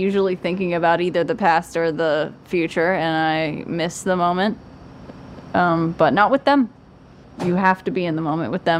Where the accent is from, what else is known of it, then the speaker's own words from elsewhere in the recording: California, United States; moved away as an adult; Okay, so I grew up in California, and they're not legal there. So I didn't actually come into contact with a ferret until I was an adult and moved out of California.